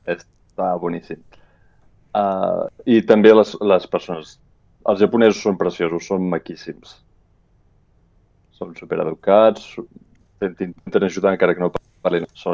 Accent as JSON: {"language": "Catalan", "town": "Olot", "region": "Catalonia", "country": "Spain", "also_born_or_lived": "Yokohama", "said": "no és com a un poble petit o jo soc d'Olot, no? Jo coneixia tots els meus veïns"}